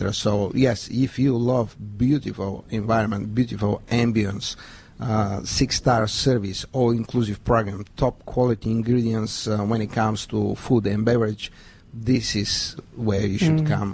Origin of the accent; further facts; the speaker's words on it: Bulgaria; I'm coming from Bulgaria, and I live on a beautiful Black Sea coast.